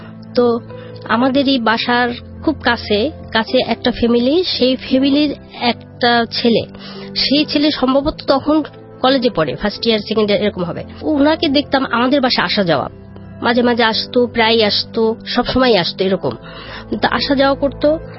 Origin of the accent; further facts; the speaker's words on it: Barisal, Barisal Division, Bangladesh; তো আমার জন্ম ওখানে, আমার নানা বাড়িতে, বরিশাল শহরেই আমাদের বাসা এবং আমার নানার বাসায় আমার জন্ম হয়।